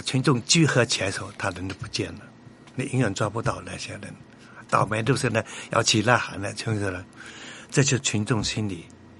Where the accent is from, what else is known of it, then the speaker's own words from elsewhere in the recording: China; 我们中国人生命就生命很清楚